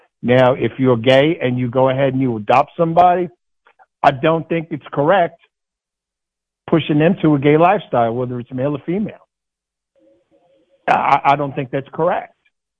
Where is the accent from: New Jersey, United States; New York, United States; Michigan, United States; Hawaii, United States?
New York, United States; I mean, when I grew up in New York, I mean, we only had like 6 or 7 channels.